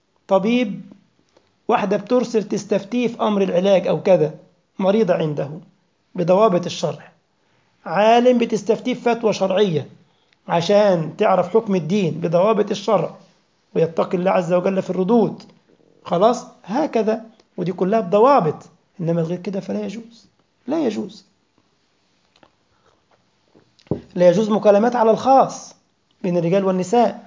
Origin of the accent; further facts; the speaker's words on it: Egypt; احنا عندنا في مصر القرنية بتعدي 1,000,000 جنيه مصري